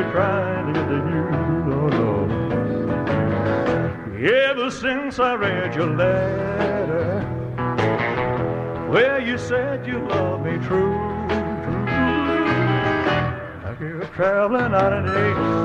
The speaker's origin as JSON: {"language": "English", "region": "Georgia", "country": "United States", "said": "We're from Georgia."}